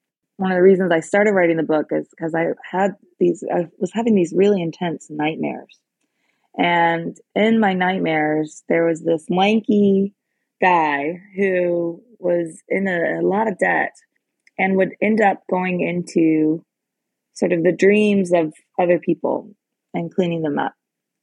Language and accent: English; Tennessee, United States; also born or lived in Vermont; So I grew up in Tennessee. I'm Southern, and I somehow ended up sort of going to college in Vermont.